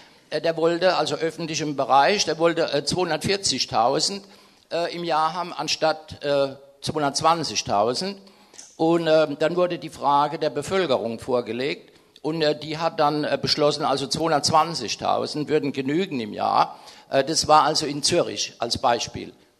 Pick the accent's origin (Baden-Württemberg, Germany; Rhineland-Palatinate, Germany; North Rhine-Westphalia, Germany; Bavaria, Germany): Rhineland-Palatinate, Germany; Landau; Ja, ich komme aus Landau.